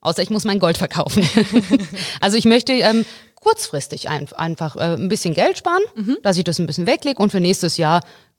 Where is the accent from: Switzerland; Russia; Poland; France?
Russia; Da, wo ich herkomme, ich komme aus Russland.